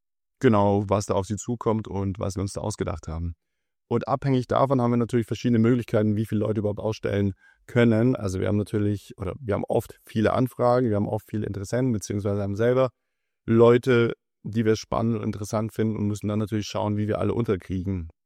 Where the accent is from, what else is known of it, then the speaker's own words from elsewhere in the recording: Stuttgart, Baden-Württemberg, Germany; also born or lived in St. Petersburg, Russia; ich komme aus Russland, genau aus St. Petersburg und habe da eben meine Heimat, habe da meine Wurzeln, bin aber dann als, wie alt war ich, 4-5-Jähriger nach Stuttgart eben gekommen und bin hier aufgewachsen